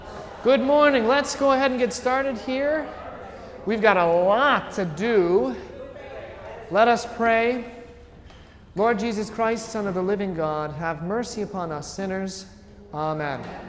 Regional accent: Scotland, United Kingdom; it's not just because I am Scottish

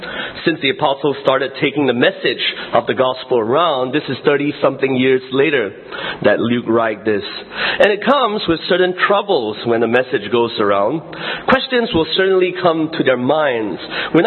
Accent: Singapore; So we are first and foremost Christians, and being a Singaporean is just another thing on our list.

